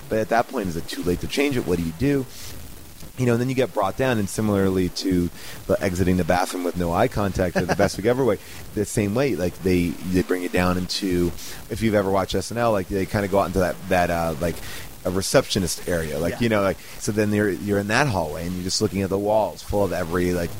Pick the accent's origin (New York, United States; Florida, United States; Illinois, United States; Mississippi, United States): New York, United States; I am from New York.